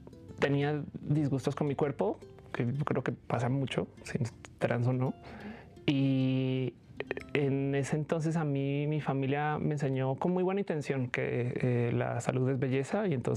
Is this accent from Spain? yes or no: no; Colombia; also born or lived in United States / Australia; now in Mexico; yo salí de Colombia joven, viví en Estados Unidos donde estudié física, viví en Australia donde hice mi maestría en econometría y mi familia ya vivió en México, mi padre vivió acá.